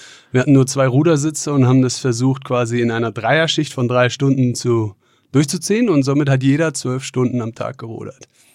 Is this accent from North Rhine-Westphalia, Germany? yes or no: no; Munich, Bavaria, Germany; Ich komme aus München